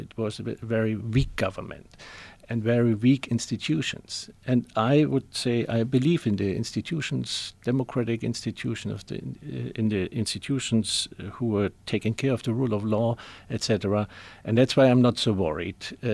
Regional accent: East Germany, Germany; I grew up in East Germany, in a communist country

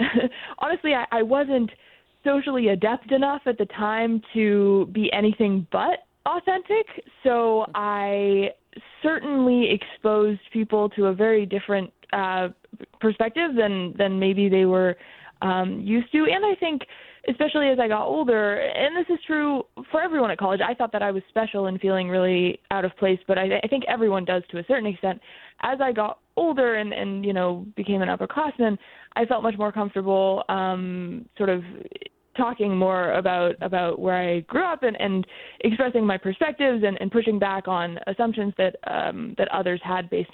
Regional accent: St. Albans, Maine, United States; also born or lived in Newport; I came from a rural place. I grew up in St. Albans and then Newport, so grew up in central Maine, went to a public school.

